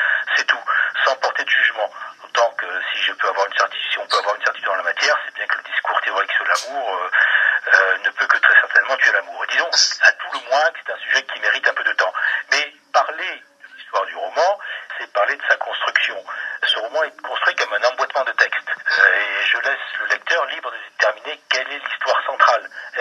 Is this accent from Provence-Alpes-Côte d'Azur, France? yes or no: yes; Marseille, Provence-Alpes-Côte d'Azur, France; Moi je suis originaire de Marseille des environs, j'y ai passé toute mon enfance.